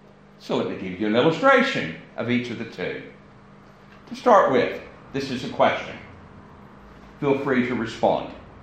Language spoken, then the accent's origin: English; United States; accent: American; I apologize for the effect that my American accent may be having on your spelling at the moment.